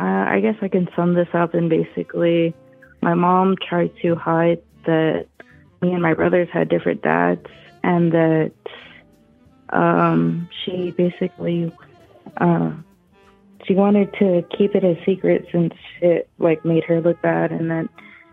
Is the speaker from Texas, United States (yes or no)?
yes; Texas, United States; I'm from Texas, by the way.